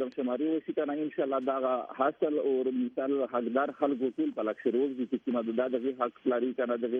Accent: Khyber Pakhtunkhwa, Pakistan; زه په خپل د جنوبي وزیرستان یم

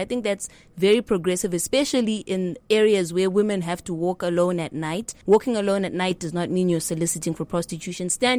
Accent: Kwekwe, Midlands, Zimbabwe; I'm 28 years old. I grew up in Zimbabwe. I was born in Kwekwe, and that's where my parents are based.

